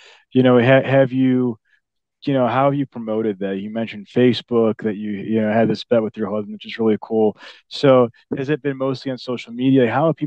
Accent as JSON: {"language": "English", "town": "Chicago", "region": "Illinois", "country": "United States", "said": "I mean, I'm originally from Chicago, so I know the Midwest a little bit"}